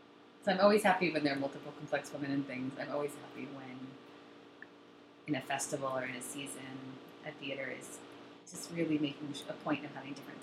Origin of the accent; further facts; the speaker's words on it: New York, United States; I grew up just outside of New York City, so I see a lot of shows and musicals growing up